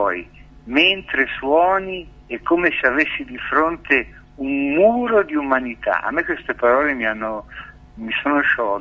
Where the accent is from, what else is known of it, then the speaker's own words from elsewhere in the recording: Milan, Lombardy, Italy; moved away as an adult; Io sono un milanese, milanesissimo, esiliato in Emilia